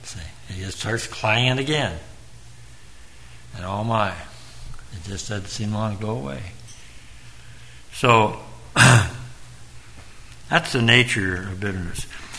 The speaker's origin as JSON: {"language": "English", "town": "Kelso", "region": "Washington", "country": "United States", "tie": "born or raised there", "said": "I grew up in Kelso and I was very loyal."}